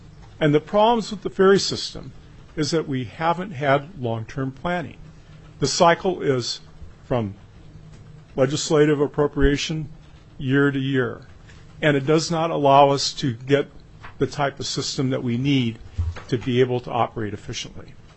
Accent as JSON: {"language": "English", "town": "Petersburg", "region": "Alaska", "country": "United States", "said": "from Petersburg, Alaska."}